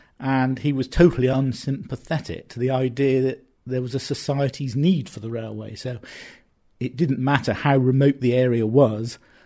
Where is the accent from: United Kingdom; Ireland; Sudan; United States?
United Kingdom; Bath, South West England; I grew up in Bath in the 1960s, and like many lads of my age, I was very interested in railways